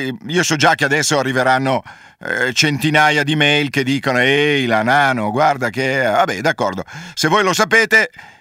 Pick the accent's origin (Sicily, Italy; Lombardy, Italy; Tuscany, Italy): Lombardy, Italy; Milan; Che io sono di Milano, non saprei dove diavolo andare.